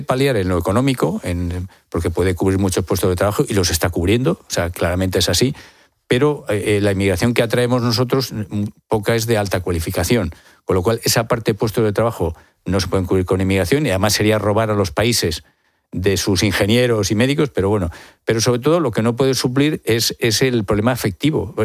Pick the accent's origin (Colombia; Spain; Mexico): Spain; Asturias; born there; Yo soy asturiano de nacimiento. Mira, cuando yo nací en Asturias, yo nací en 1960.